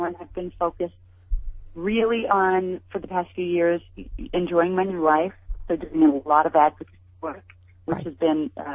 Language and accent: English; Midwest, United States; I'm from the Midwest.